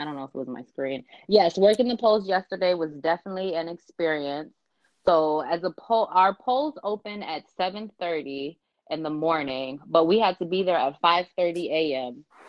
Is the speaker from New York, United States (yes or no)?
yes; New York, United States; now in Ohio, United States; I'm from New York, but I actually live in Ohio.